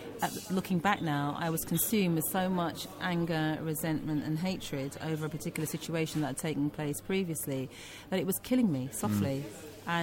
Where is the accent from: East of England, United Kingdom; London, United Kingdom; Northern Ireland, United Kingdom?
London, United Kingdom; Peckham; I'm originally from Peckham, but the area is in Southwark.